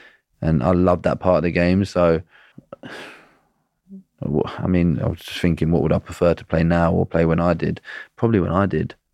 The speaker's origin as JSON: {"language": "English", "region": "England", "country": "United Kingdom", "said": "Would people have respected me for being that little bit different as an English player?"}